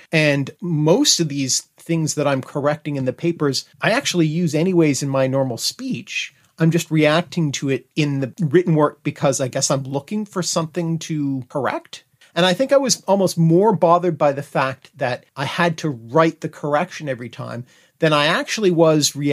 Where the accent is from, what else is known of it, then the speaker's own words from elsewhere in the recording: Canada; accent: Canadian; people who have made note of my Canadian accent. And so I have had a number of people say, "Oh, you sound so Canadian. That's so cute."